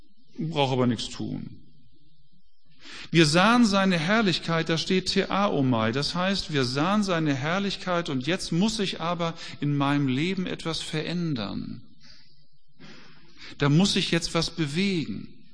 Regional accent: Hamburg, Germany; Bei uns zu Hause in Hamburg, bei meinem Vater, wenn es darum ging, den Weihnachtsbaum zu schmücken

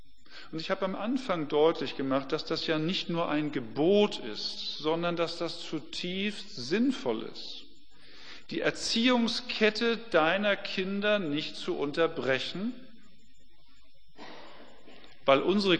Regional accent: Hamburg, Germany; Für mich als Hamburger, das ist halt da so, geht man halt nicht hin und fertig.

